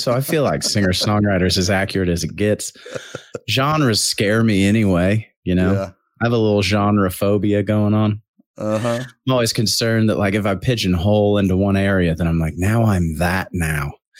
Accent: Alexandria, Indiana, United States; also born or lived in New Castle; I was born and raised in Alexandria, Indiana. And then 7th grade, we moved to Newcastle, Indiana.

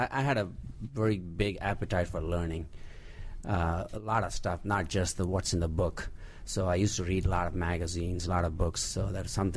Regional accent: India; moved away as an adult; now in United States; I'm originally from India.

